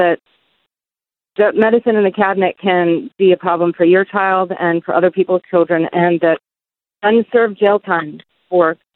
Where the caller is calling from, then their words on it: Centerville, United States; So I'm calling from Centerville